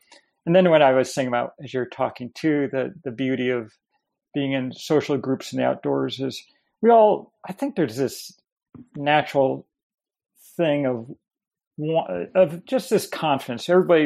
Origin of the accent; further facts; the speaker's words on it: Maine, United States; now in Alaska, United States; But, you know, I grew up in Maine and was always very active in the outdoors in Maine, doing solo backpacking trips and, you know, off trail.